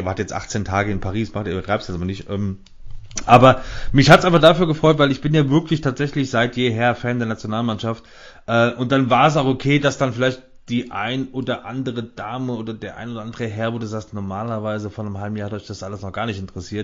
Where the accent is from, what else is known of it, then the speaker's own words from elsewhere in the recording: Germany; man ist ja als Deutscher, hat man es ja immer so ein bisschen schwer mit der Vergangenheit